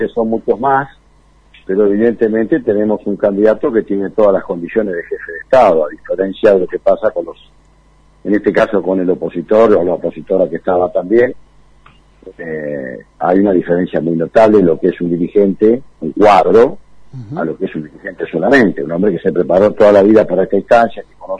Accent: Buenos Aires Province, Argentina; yo soy un bonaerense de pura cepa.

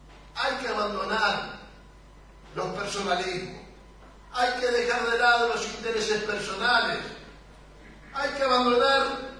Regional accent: Argentina; Todos somos argentinos y todos queremos que este país viejo llegue a la justicia social.

